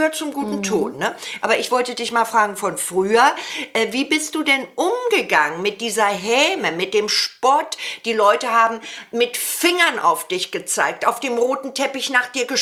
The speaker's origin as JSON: {"language": "German", "region": "West Germany", "country": "Germany", "said": "ich bin aus dem Westen"}